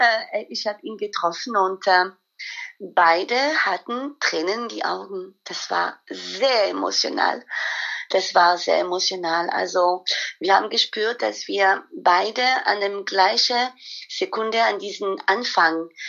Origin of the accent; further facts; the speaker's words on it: Paris, Île-de-France, France; German is a second language; now in Germany; Ich bin mit der Schule aus Paris gekommen und ich musste ein Praktikum im Ausland wählen.